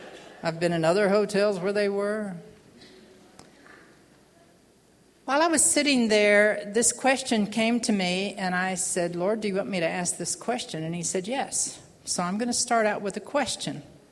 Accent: Oklahoma City, Oklahoma, United States; went back to my hometown of Oklahoma City and started looking for work.

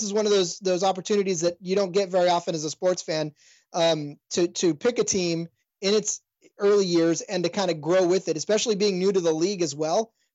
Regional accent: California, United States; the fact that I was from California and I didn't know how, you know, the community would accept an outsider having a podcast about their team

